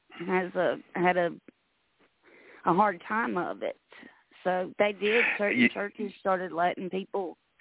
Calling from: Alabama, United States; Hello. I'm calling from North Alabama.

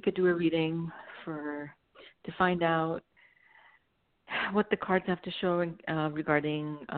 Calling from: California, United States; I'm calling from California.

